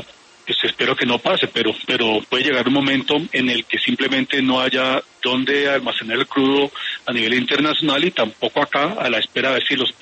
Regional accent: Colombia; como colombianos

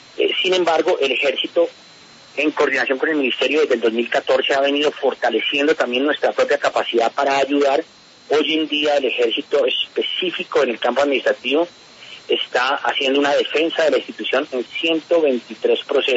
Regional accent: Colombia

